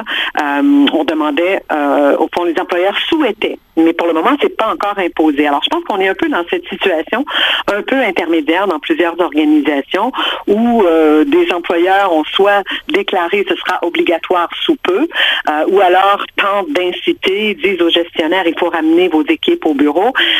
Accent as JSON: {"language": "French", "region": "Quebec", "country": "Canada", "said": "Là, chez nous au Québec."}